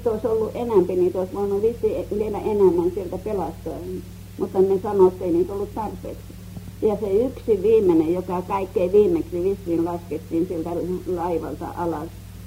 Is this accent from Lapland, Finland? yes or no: no; Oulainen, North Ostrobothnia, Finland; moved away; Minä oon Oulaisista.